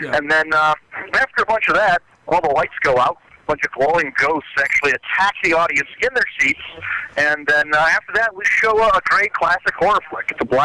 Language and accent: English; Detroit, Michigan, United States; also born or lived in Las Vegas; I lived in Vegas for about 12 years. I went there right outside of high school. I'm from Detroit originally.